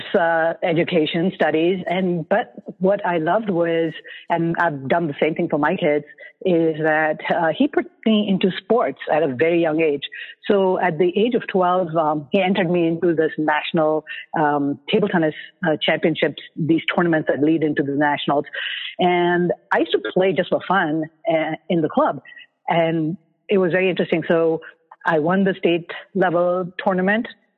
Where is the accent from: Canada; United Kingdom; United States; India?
India; Kolkata, West Bengal; Of course, it was a very conservative, restrictive kind of society for young girls.